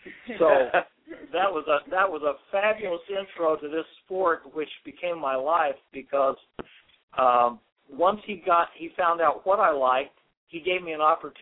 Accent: Midwest, United States; born there; Well, I was born in the Midwest, and when I was growing up, you basically played the school sports.

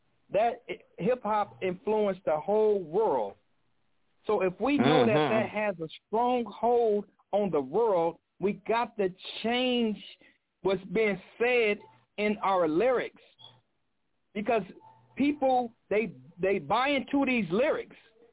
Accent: Watts, California, United States; Now, I'm from Watts, California, so you guys can know Watts, Philly, New York, certain areas down south.

